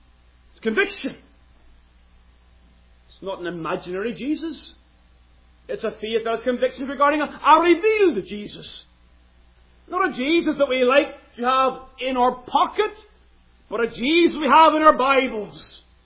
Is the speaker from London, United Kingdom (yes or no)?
no; Ballymena, Northern Ireland, United Kingdom; I remember there was a shop, a store in my hometown of Ballymena.